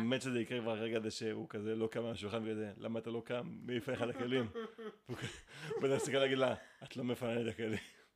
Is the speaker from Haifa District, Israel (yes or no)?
no; Rishon LeZion, Central District, Israel; אני במקרה במקור מראשון